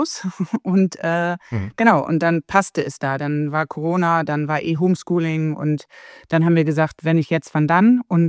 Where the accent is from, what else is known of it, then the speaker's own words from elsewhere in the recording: Hamburg, Germany; moved away as an adult; now in Croatia; wir kommen eigentlich ursprünglich aus Norddeutschland, aus Hamburg, sind vor 5 Jahren nach Kroatien ausgewandert